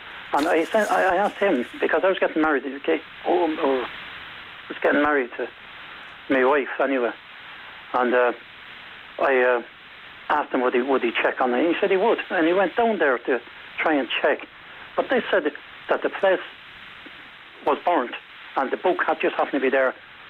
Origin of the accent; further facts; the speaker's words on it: Tullamore, County Offaly, Ireland; born there; I know I was born in Tullamore in a hospital down there.